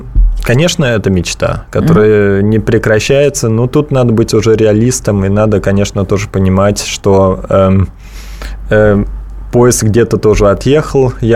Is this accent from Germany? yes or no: yes; Germany; Russian is a second language; Я немец, да.